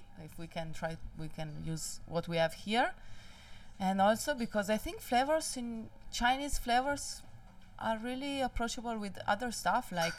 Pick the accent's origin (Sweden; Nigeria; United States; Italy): Italy; Turin, Piedmont; Yes. So I'm from Turin, which is in the north.